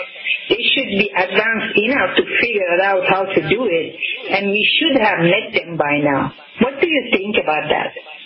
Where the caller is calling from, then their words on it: San Jose, California, United States; I'm calling from San Jose, California.